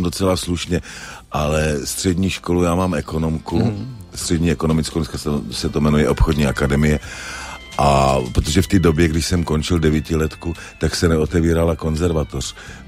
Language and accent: Czech; Třebíč, Vysočina Region, Czechia; já pocházím z Třebíče.